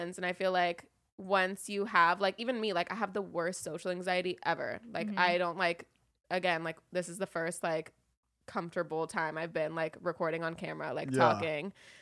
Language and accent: English; Woodland Hills, California, United States; I grew up in Woodland Hills. So all my friends either went to Calabasas or this other school called El Camino.